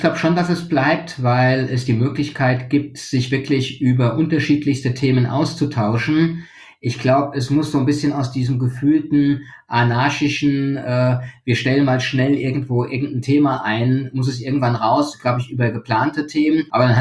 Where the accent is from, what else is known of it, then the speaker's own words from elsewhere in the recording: Frankfurt, Hesse, Germany; Ich bin Frankfurter, das darf man auch haben.